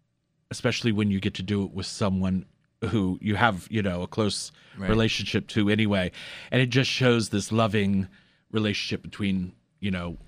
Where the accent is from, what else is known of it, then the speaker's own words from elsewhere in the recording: Gaithersburg, Maryland, United States; I grew up in Montgomery County.